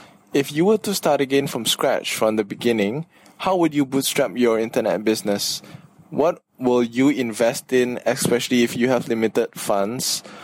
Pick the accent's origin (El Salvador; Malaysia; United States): Malaysia; and I'm from Malaysia.